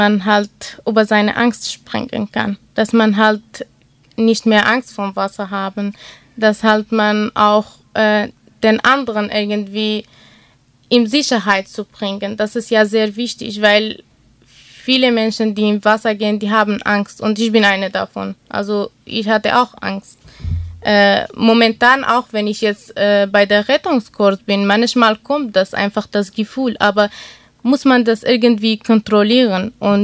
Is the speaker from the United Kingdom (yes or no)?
no; Iraq; German is a second language; now in Germany